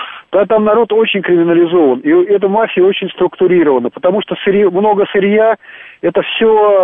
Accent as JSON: {"language": "Russian", "region": "Russian Far East", "country": "Russia", "said": "Я не Подмосковье. Ну, я бывший дальневосточник."}